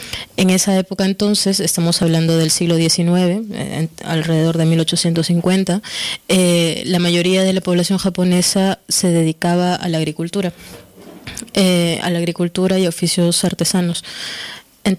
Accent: Peru; born there; Yo soy de Perú, nacida en Perú, igual que mis padres. Lo único que mi padre es mitad peruano, mitad japonés. Del lado de su padre es japonés, del lado de su madre peruano.

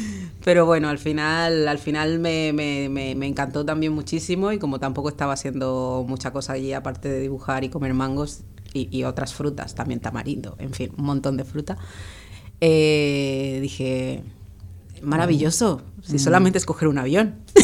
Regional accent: Dominican Republic; moved away; Soy una chica dominicana que, bueno, llevo aquí ya casi 24 años

